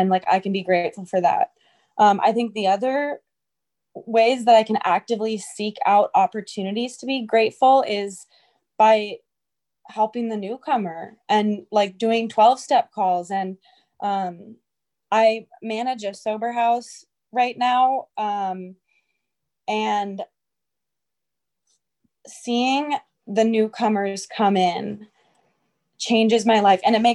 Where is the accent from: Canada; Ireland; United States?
United States; Los Angeles, California; I'm from Los Angeles, and I was in California, the first meeting I ever went